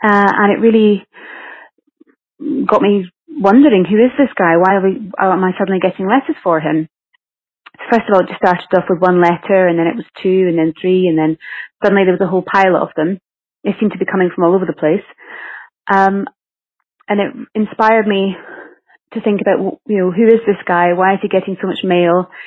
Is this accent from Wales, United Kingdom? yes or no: no; Scotland, United Kingdom; accent: Scottish; now in London, United Kingdom; I am originally from Scotland in the United Kingdom, which is why I've got this funny accent. And about 10 years ago, I moved to London to become an actress.